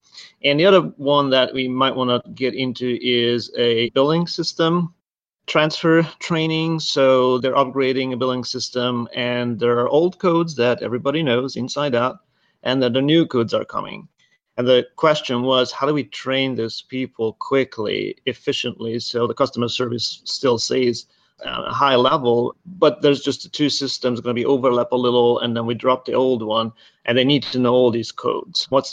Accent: Hungary; So originally, I'm from Hungary. I grew up there

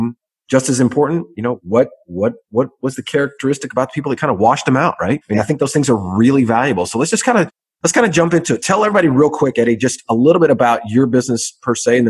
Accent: Southlake, Texas, United States; Dallas, Texas, my hometown, right there in South Lake, Texas, more specifically, my hometown.

